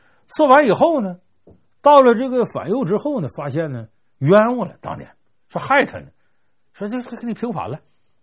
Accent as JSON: {"language": "Chinese", "region": "Heilongjiang", "country": "China", "tie": "born or raised there", "lives_now": "Beijing, China", "said": "我老家黑龙江，我现在在北京"}